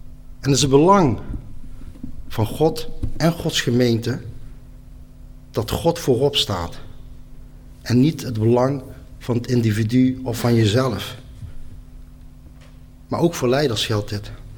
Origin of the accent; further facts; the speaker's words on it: Netherlands; Want ik heb zelf het idee dat wij als Nederlanders vaak een aversie hebben als het gaat om gehoorzamen en onderdanig zijn.